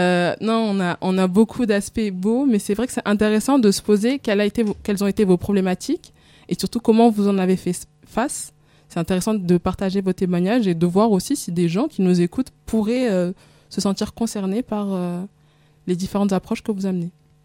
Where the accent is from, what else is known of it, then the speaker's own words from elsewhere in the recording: Marseille, Provence-Alpes-Côte d'Azur, France; en grandissant à Marseille, j'ai eu cette facilité à être imprégnée de la culture comorienne, parce qu'on est beaucoup de Comoriens à Marseille. Et donc j'avais les gens qui parlent comorien autour de moi